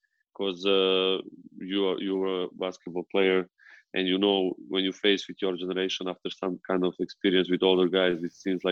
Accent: Belgrade, Serbia; because in my area where I grew up in Belgrade, there was a school with such a talented coach

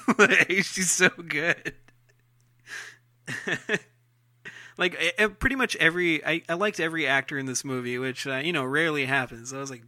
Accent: Texas, United States; Oh, we're from Texas too.

